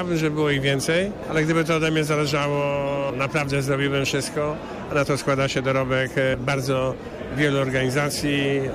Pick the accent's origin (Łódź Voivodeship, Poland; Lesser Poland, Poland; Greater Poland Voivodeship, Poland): Greater Poland Voivodeship, Poland; Poznań; jako Poznaniak i Wielkopolanin ogromnie się z tego cieszę